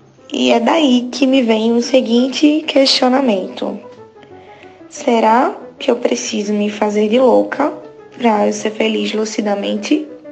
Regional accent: Recife, Pernambuco, Brazil; Eu sou de Recife

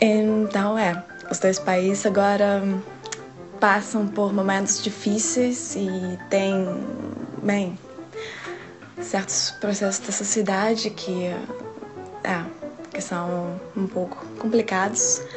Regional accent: Moscow, Russia; Portuguese is a second language; now in Düsseldorf, Germany; sou russa de Moscou, mas agora estou estudando e trabalhando em Alemanha, na cidade de Düsseldorf.

